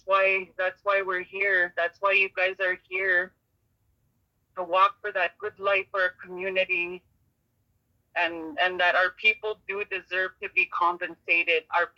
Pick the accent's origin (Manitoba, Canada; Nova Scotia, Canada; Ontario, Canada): Ontario, Canada; Grassy Narrows; I'm from Grassy Narrows.